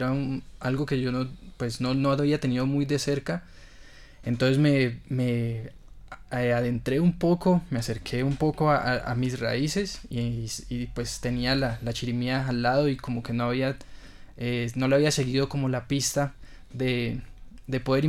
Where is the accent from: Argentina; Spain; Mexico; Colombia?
Colombia; Popayán, Cauca; yo soy de acá, de Popayán